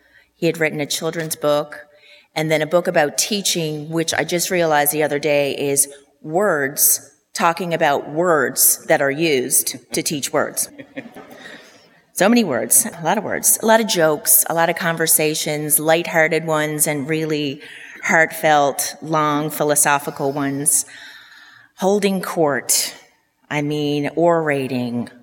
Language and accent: English; Newfoundland and Labrador, Canada; because I'm not a Texan. I'm a proud Newfoundlander as he was